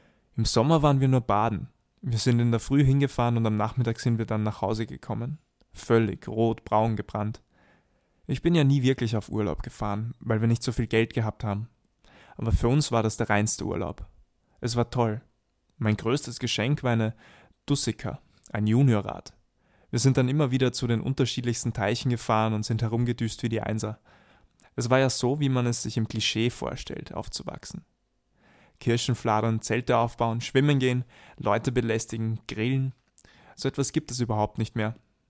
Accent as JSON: {"language": "German", "region": "Vienna", "country": "Austria", "tie": "born or raised there", "said": "Ich bin am Laher Berg aufgewachsen. Für mich war es toll dort."}